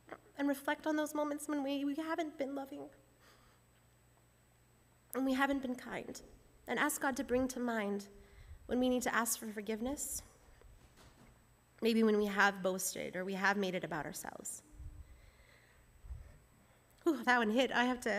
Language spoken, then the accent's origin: English; Edmonton, Alberta, Canada; now in Vancouver, Canada; And I grew up in Edmonton, which is a very dry heat.